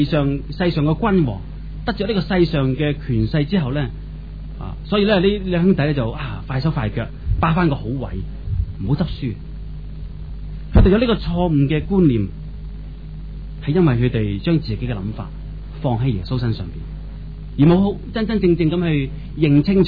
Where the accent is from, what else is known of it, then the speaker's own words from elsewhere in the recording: Hong Kong; 我想这个都是我们香港人一些的生活的态度